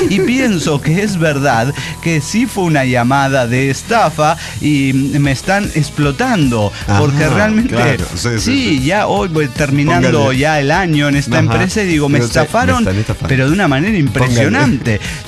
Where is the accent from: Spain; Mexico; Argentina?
Mexico; Tlaxcala; now in Playa del Carmen, Mexico; yo vivo en Playa del Carmen y escuché que hay desintegrados por acá, aunque originalmente soy de Tlaxcala, que sí existe